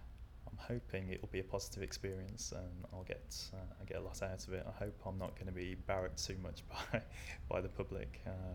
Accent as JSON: {"language": "English", "town": "Wolverhampton", "region": "West Midlands", "country": "United Kingdom", "said": "I'm 39 and I'm from Wolverhampton."}